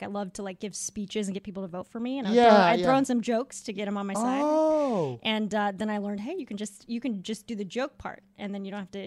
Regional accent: La Cañada, California, United States; Yes. I grew up in La Cañada, California, which is kind of northeast LA suburbs.

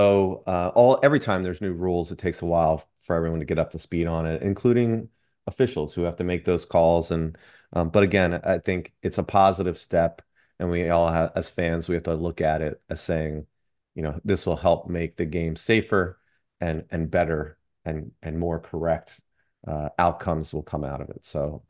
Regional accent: Newark, Delaware, United States; I grew up in Newark, a big fan of the Blue Hens going to all those games.

